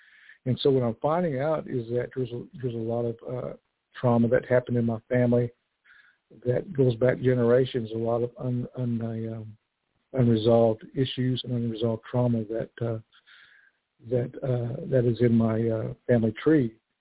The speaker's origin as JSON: {"language": "English", "region": "Oklahoma", "country": "United States", "said": "I'm from Oklahoma. I'm a member of the Pawnee Kickapoo Nations of Oklahoma."}